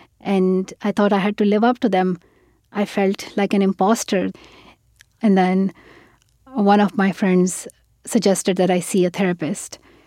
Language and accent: English; Pakistan; growing up in Pakistan, we had not heard about therapy and mental health